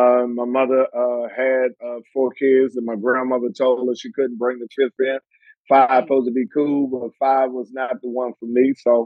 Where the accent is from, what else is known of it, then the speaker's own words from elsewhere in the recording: Washington, District of Columbia, United States; D.C., I'm from Southeast D.C., was part of the go-go band